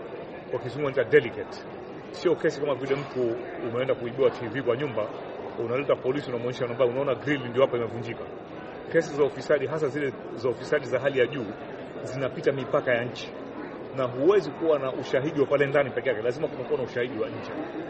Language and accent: Swahili; Kenya; Nafikiri kule kwetu Kenya mambo yanabadilika sana.